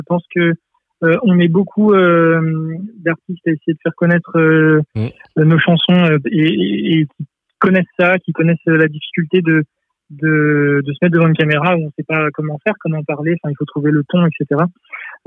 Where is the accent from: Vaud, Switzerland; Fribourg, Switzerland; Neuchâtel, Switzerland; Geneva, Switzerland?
Geneva, Switzerland; born there; je suis né à Genève, même si j'ai pas la nationalité suisse, mais je suis né à Genève